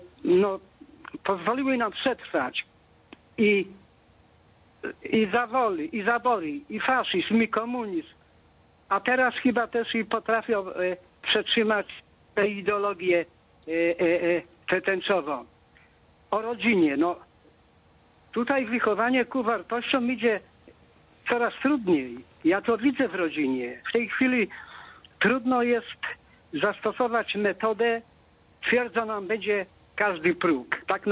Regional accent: Biskupice, Lesser Poland, Poland; Ja jestem z Biskupica

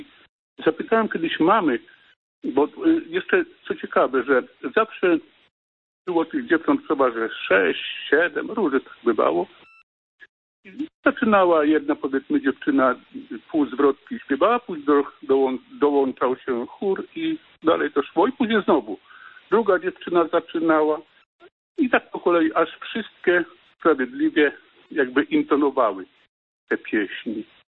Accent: Warsaw, Masovian Voivodeship, Poland; urodziłem się, wychowałem się na przedmieściach Warszawy.

